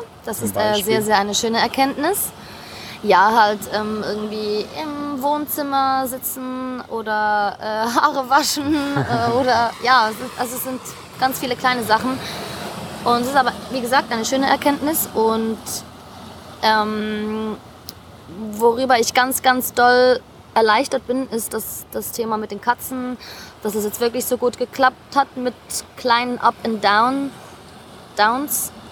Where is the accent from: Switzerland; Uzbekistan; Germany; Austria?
Switzerland; Ich bin aus der Schweiz, bin 37 und freue mich jetzt ganz toll auf das Interview mit dir.